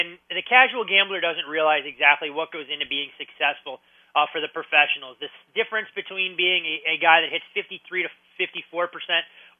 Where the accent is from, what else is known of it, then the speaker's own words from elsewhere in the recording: Midwest, United States; But being a Midwesterner, you know, we didn't have that in a lot of our malls.